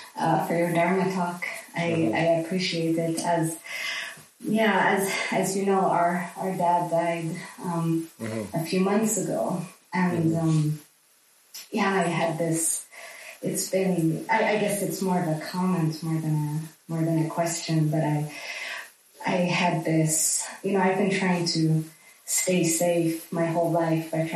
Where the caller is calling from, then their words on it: Helsinki, Uusimaa, Finland; I'm calling in from Helsinki.